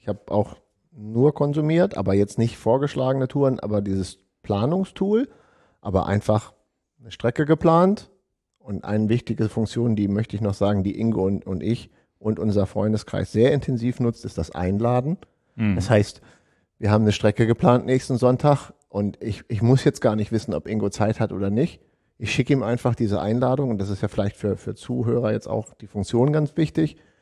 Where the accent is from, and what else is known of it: Lower Saxony, Germany; born or raised there